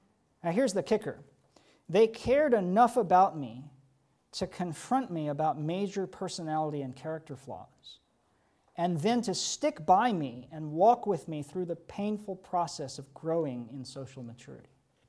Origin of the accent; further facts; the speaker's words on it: Georgia, United States; born there; There was a Christian couple in the town where I was born in Georgia.